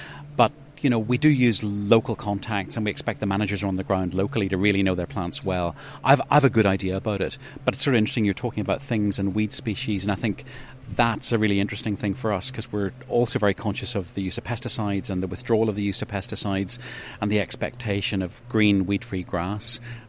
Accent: Ireland; accent: Irish; I come from Ireland and I sound as though I come from Ireland

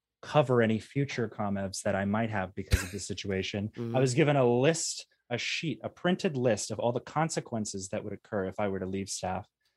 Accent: Atlanta, Georgia, United States; she was from a different org on the other side of the planet, and I was from Atlanta. So we were going to meet at my parents' house

